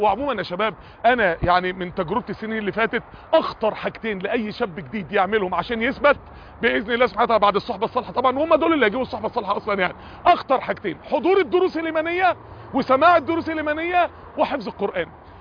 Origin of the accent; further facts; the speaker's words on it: Mansoura, Dakahlia, Egypt; واحد كان عنده ندوة في نادي كبير مشهور عندنا في المنصورة،